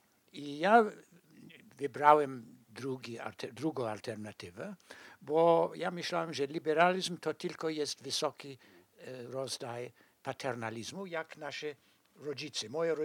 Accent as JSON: {"language": "Polish", "country": "South Africa", "tie": "born or raised there", "second_language": "Polish", "said": "Kiedy ja się wyrosłem w południowej Afryce, ja się od razu, kiedy miałem 15-16 lat, widziałem, że to jest kraj problematyczny."}